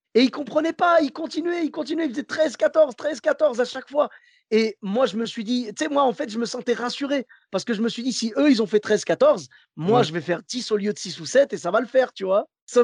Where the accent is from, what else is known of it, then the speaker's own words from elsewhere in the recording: Bordeaux, Nouvelle-Aquitaine, France; Oui, voilà, ben moi comme je venais de Bordeaux